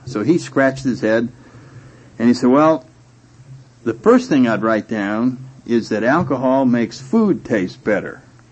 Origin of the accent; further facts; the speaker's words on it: New Haven, Connecticut, United States; I come from New Haven, Connecticut, and I managed to get into Yale University.